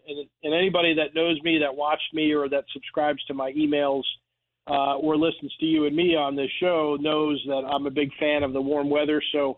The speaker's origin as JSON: {"language": "English", "town": "Albany", "region": "New York", "country": "United States", "tie": "born or raised there", "said": "I grew up in Albany, but I couldn't wait to go to a warmer climate to go to college"}